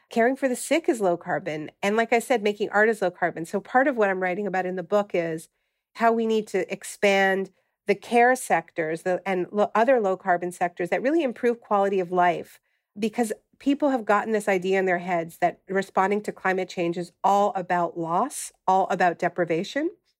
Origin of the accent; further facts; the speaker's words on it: Canada; now in United States; I'm originally from Canada.